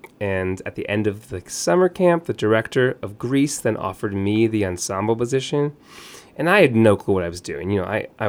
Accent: Seaford, Delaware, United States; Yes, I'm originally from Seaford, Delaware.

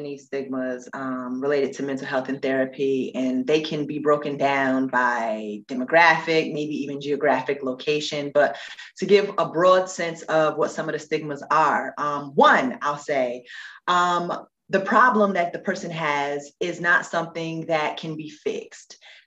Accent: New York, United States; However, I am from New York, born and raised, you know. Shout out to the New Yorkers.

